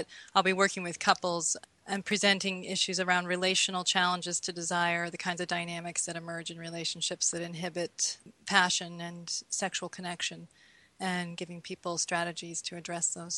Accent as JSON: {"language": "English", "town": "Burlington", "region": "Vermont", "country": "United States", "tie": "born or raised there", "said": "So I grew up in Burlington, Vermont, a family of eight kids and devout family in the church."}